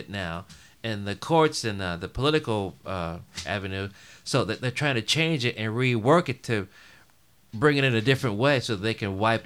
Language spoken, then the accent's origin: English; Chicago, Illinois, United States; Now, I was born in 62, and growing up in Chicago, I don't recall seeing all these sort of storms and catastrophes